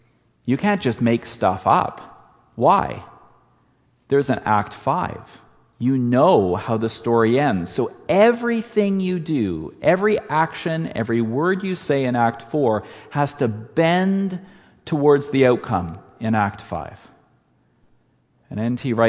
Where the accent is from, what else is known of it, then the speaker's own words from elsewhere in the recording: Manitoba, Canada; I gave them advice that an elder in my home church growing up in Manitoba gave me.